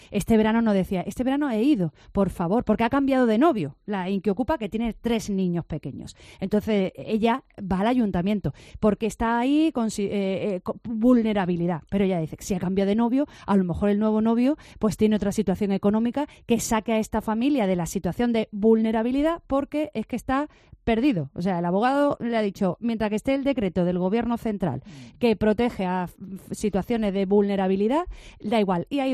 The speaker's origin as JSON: {"language": "Spanish", "town": "Málaga", "region": "Andalusia", "country": "Spain", "said": "pero si es que yo soy de Málaga"}